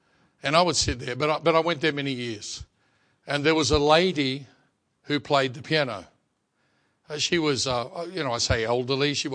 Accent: Australia; born there; So I was born in Australia.

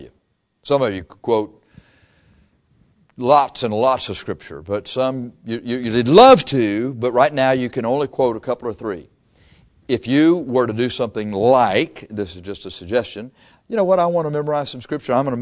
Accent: Corpus Christi, Texas, United States; Well, I'm from Corpus Christi, and look at that cool-looking bridge

